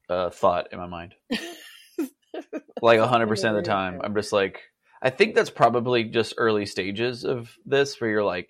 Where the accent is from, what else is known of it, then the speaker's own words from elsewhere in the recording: Arizona, United States; I grew up in Arizona, so I already have like a good base of just a ton of nouns.